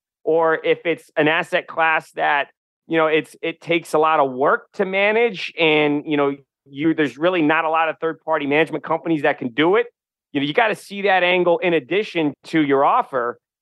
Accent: New Hampshire, United States; And I grew up paving in New Hampshire for my father in the summers, and he owns that company.

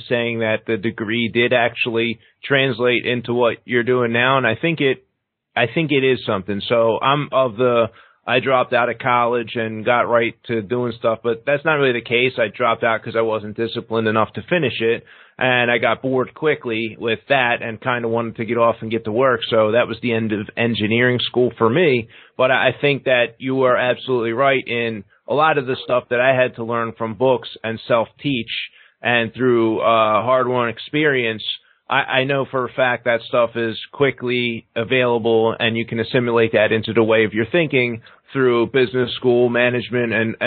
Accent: Philadelphia, Pennsylvania, United States; moved away as an adult; now in Chicago, United States; That's why I moved out to Chicago. So I'm from Philadelphia, and 2005 or six is when my daughter moved here with her mom.

